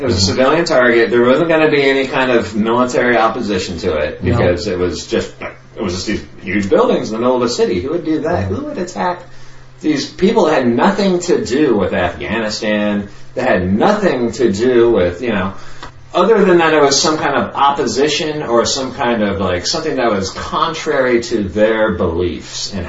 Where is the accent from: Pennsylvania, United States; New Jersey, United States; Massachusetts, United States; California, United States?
California, United States; San Diego; And I'm from San Diego, and I've been through lots of big cities, but I've never been to New York and seen the skyscrapers in New York.